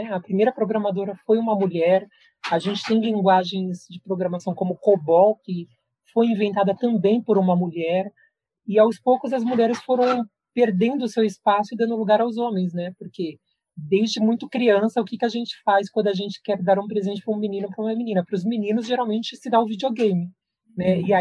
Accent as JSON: {"language": "Portuguese", "region": "São Paulo", "country": "Brazil", "tie": "born there", "said": "eu nasci em São Paulo, né, aí na cidade de São Paulo, a capital, e eu sempre estudei em escola pública. A minha família é uma família muito pobre"}